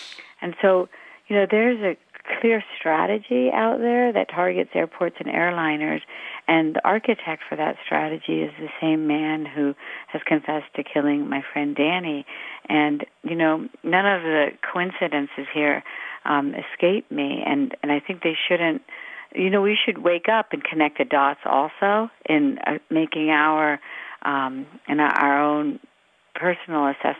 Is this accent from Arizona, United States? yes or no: no; West Virginia, United States; because I grew up in West Virginia